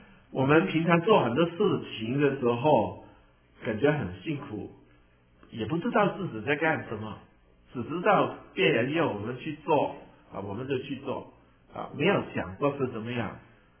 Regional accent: China; 我们中国人的字很会用的

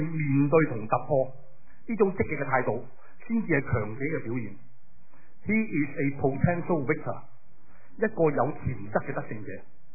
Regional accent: Hong Kong; 值得我们香港人骄傲，很多人香港来的

